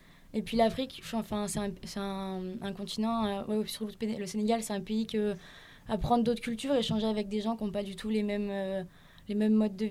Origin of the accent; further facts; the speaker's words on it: France; Et puis nous, on vient de France, on arrive là-bas